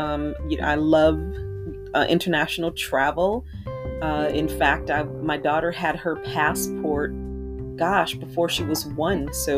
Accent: Kalamazoo, Michigan, United States; moved away as an adult; So I am from Kalamazoo, Michigan, born and raised. I moved to Los Angeles when I was 18. Literally probably on the wind, you know, trying to get out of Kalamazoo because it was such a small town.

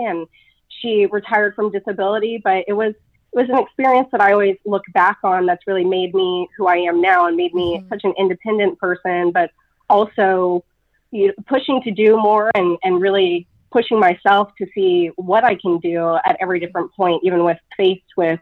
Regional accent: Austin, Texas, United States; So I am an Austin native, which you mentioned, which is today, I guess, kind of a rare breed.

